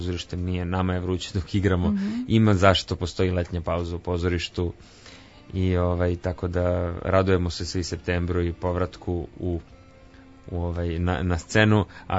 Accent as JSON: {"language": "Serbian", "country": "Greece", "tie": "born or raised there", "lives_now": "Serbia", "said": "Pa zato što sam odrastao dole, u Grčkoj."}